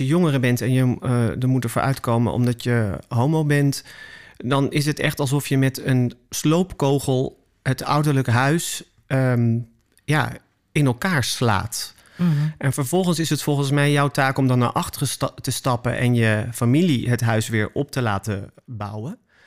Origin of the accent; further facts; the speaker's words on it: North Brabant, Netherlands; Ik ben opgegroeid in Brabant.